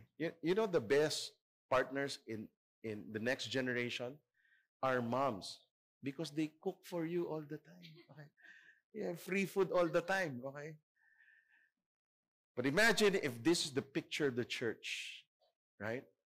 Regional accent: Manila, Metro Manila, Philippines; We grew up in Divisoria. Our parents showed us how to make money. That's just part of Asian culture.

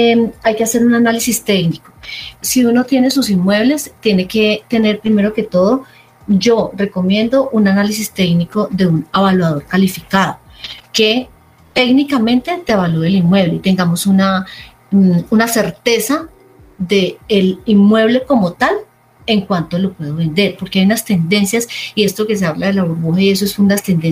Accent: Armenia, Quindío, Colombia; Uy, y soy de Armenia. Delicioso. Y soy cafetera.

